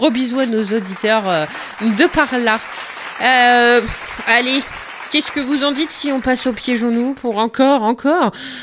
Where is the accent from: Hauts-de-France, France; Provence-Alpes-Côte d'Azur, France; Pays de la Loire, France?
Hauts-de-France, France; un petit clin d'œil à chez moi, à la Picardie.